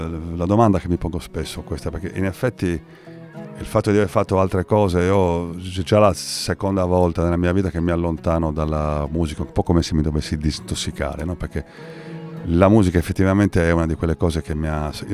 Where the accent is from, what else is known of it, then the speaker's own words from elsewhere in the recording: Sardinia, Italy; Se noi dobbiamo smetterla di andare in giro col timbro doc che siamo sardi